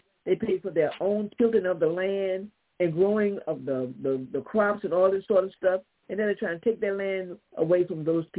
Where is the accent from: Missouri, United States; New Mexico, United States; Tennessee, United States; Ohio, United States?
Tennessee, United States; Nashville; born there; at Meharry Medical Hospital, the same place I was born in Nashville, Tennessee.